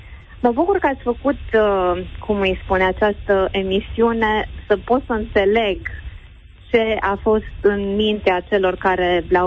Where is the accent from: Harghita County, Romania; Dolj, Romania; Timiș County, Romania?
Timiș County, Romania; Timișoara; mai ales că suntem din Timișoara